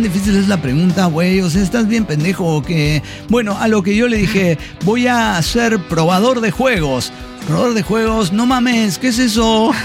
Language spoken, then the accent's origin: Spanish; Azcapotzalco, Mexico City, Mexico; de Azcapotzalco.